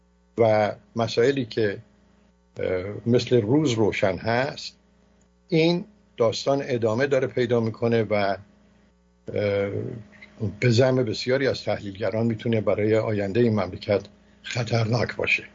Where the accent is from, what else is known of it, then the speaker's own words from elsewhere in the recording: Iran; موضوعی که بسیار برای من به عنوان یک ایرانی